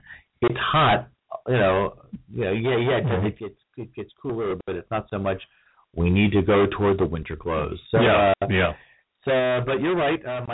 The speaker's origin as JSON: {"language": "English", "town": "Chicago", "region": "Illinois", "country": "United States", "tie": "born or raised there", "also_born_or_lived": "Columbus, Ohio", "lives_now": "Texas, United States", "said": "my kids here in Texas, I grew up in Chicago and also in Columbus, Ohio, but we've had seasons."}